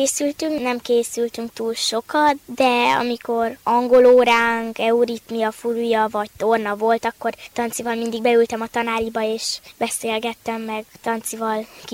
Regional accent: Târgu Mureș, Mureș County, Romania; Marosvásárhelyről jöttem

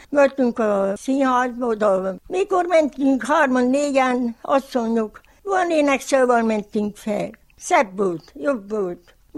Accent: Homoródjánosfalva, Harghita, Romania; Homorod János falvi. Itt születtem, ide voltak a szüleim.

